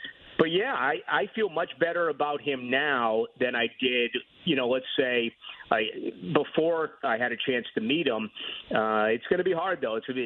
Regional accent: Boston, Massachusetts, United States; I'm from Boston. It's a tiny little stadium in Chestnut Hill, and it's going to be bitterly cold.

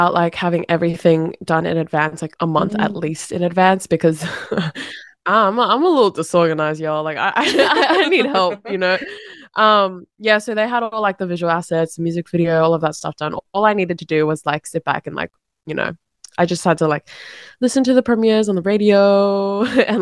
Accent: New South Wales, Australia; I was born and raised in Western Sydney.

